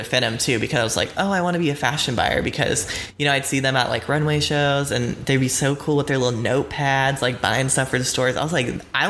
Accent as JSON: {"language": "English", "region": "South Carolina", "country": "United States", "tie": "born or raised there", "also_born_or_lived": "Atlanta / Florida", "said": "Okay, so I was born in Atlanta, Georgia. And then I was moved to South Carolina with my family. And then that's kind of where I was raised."}